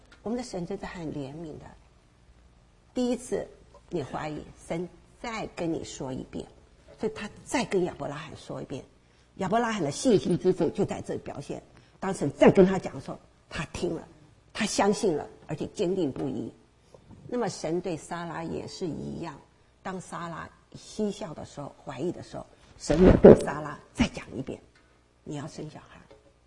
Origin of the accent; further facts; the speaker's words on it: Taipei, Taiwan; 我的老家是台湾台北市哈